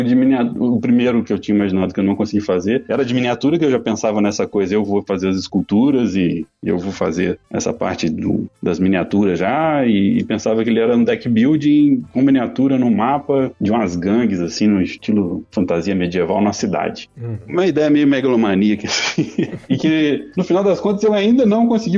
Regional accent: Juiz de Fora, Minas Gerais, Brazil; also born or lived in São Paulo; eu voltei aqui para Juiz de Fora, que é minha cidade natal. Vim morar junto com meu pai aqui, que meu pai já estava mais velho.

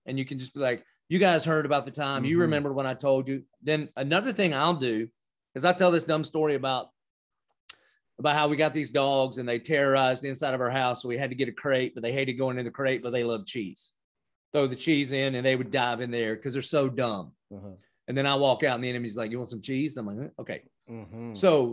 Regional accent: Dillon, South Carolina, United States; accent: Southern; I mean, you can hear from my accent. I am from the South. I grew up in a little nowhere town called Dillon, South Carolina.

